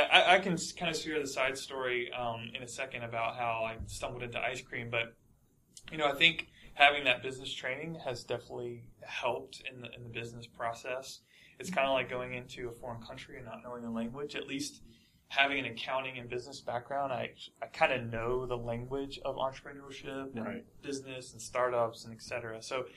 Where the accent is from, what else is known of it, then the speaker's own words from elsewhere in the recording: North Carolina, United States; I'm a tried and true American, born and raised in North Carolina, so I ate a lot of my fair share of ice cream growing up, and still